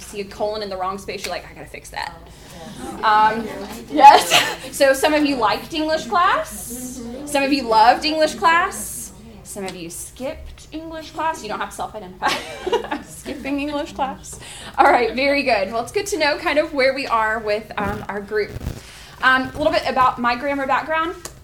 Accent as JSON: {"language": "English", "town": "Hillsville", "region": "Virginia", "country": "United States", "said": "I'm originally from Hillsville, Virginia, about 3 hours from here, so not terribly far."}